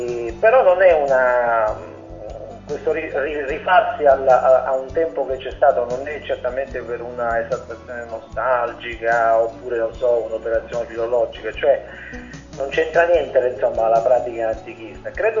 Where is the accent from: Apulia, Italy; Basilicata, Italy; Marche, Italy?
Apulia, Italy; pesco molto in questo mio mare antico, primordiale, che è la mia terra, il Salento, il mio mare, lo Ionio